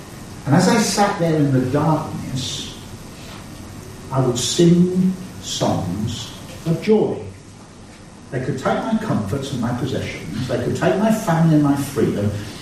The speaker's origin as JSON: {"language": "English", "town": "Birmingham", "region": "West Midlands", "country": "United Kingdom", "accent": "Birmingham", "said": "that accent, what was it? I said, that's Birmingham."}